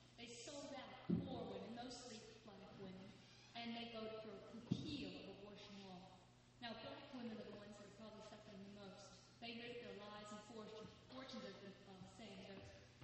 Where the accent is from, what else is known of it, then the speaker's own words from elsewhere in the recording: Washington, District of Columbia, United States; I'm from Washington, D.C., and I thought we had a problem.